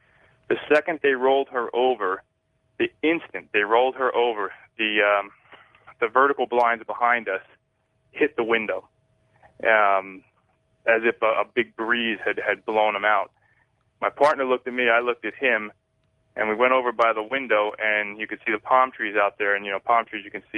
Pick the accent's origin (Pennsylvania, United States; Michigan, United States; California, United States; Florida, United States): California, United States; San Diego; I'm from San Diego, California.